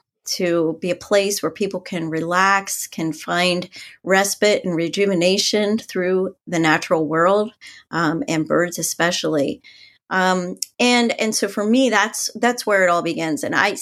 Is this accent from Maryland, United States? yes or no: yes; Maryland, United States; where I grew up in Maryland, and we took a day trip up to the sanctuary.